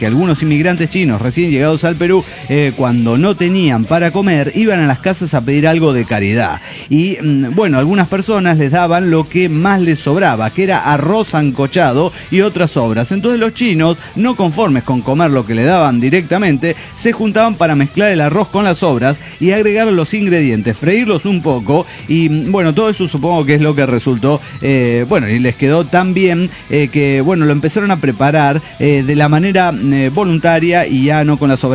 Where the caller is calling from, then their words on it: Cochabamba, Bolivia; de Cochabamba, Bolivia.